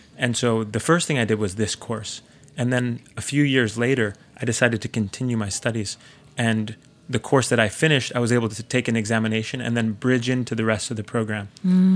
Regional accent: New Jersey, United States; So I'm from New Jersey. And growing up, we ate all sorts of things, but I ate a lot of tombstone pizzas.

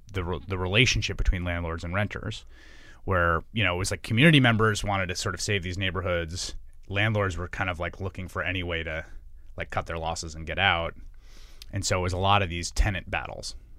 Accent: Bronx, New York, United States; because I grew up in New York in the 80s and 90s.

